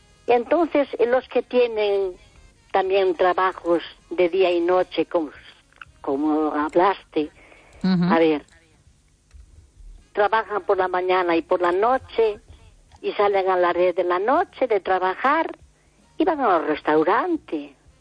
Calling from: Vigo, Galicia, Spain

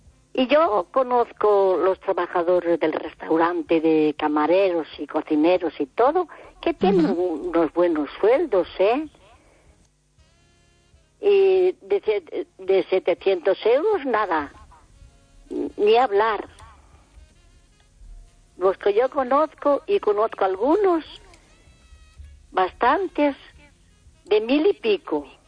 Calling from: Vigo, Galicia, Spain

